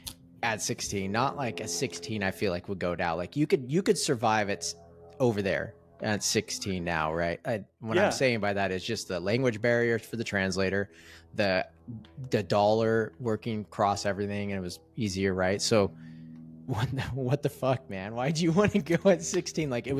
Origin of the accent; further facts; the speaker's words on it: United States; it's kind of weird as an American just being this like, I mean, not cycling didn't get invented here, but mountain bikes did.